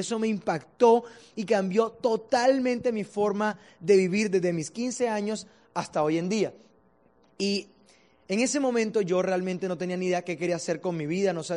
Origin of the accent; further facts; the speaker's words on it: Barranquilla, Atlántico, Colombia; born there; Nací en Barranquilla, nada extraño